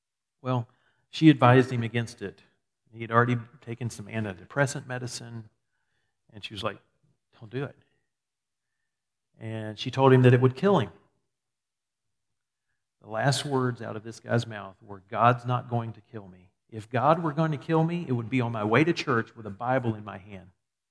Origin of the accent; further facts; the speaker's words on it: Albany, Georgia, United States; I grew up in Albany years ago. Albany, if you say it really southern. But Albany, Georgia.